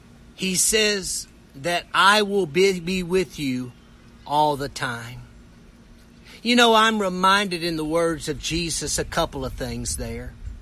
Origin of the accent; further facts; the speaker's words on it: Ripley, United States; I saw this morning that my hometown where I serve as pastor in Ripley is having a peace-filled celebration today at the city park.